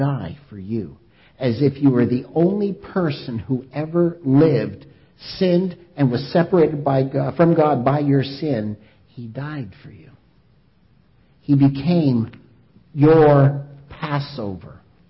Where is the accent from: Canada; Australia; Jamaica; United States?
Canada; Montreal, Quebec; born there; Je parle français comme toute la gang, oui. Je suis né à Montréal.